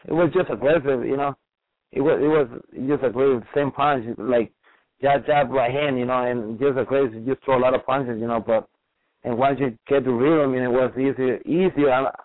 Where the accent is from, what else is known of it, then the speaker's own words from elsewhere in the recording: Arizona, United States; Well, my impression, you know, like, I mean, I came from Arizona. I never had that kind of experience with a world champion.